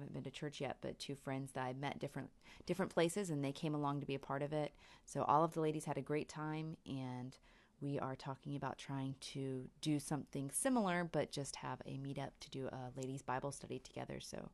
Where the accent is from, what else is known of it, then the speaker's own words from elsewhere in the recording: United States; But we had a Brazilian, a Bolivian, Japanese, and of course I'm American, so we had four.